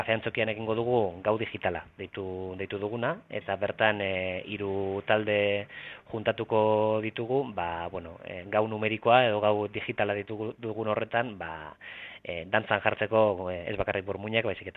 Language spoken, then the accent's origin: Basque; Bilbao, Basque Country, Spain; ni bilbotarra naiz